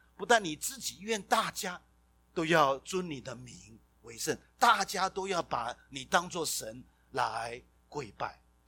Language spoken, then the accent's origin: Chinese; China; 我不穿名牌呢，我们中国人最崇拜名牌啊。